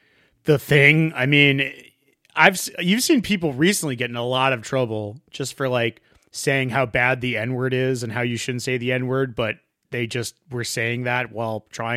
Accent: Massachusetts, United States; We just go, I'm from Mass.

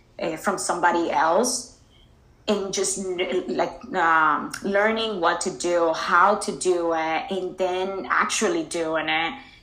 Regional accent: Dominican Republic; English is a second language; now in United States; Yeah, so I grew up in Dominican Republic

